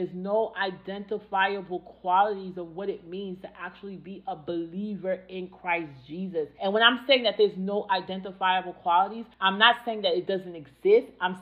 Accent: New York, United States; I'm from New York. So when I see another New Yorker, I can identify them either by their accent

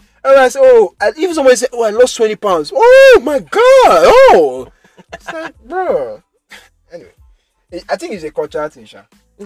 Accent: Nigeria; Make sure that you know I'm Nigerian.

